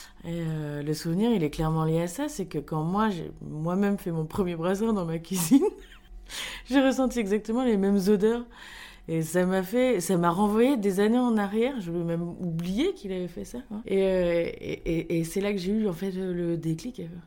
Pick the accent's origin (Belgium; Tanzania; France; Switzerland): France; Normandy; je viens de Normandie.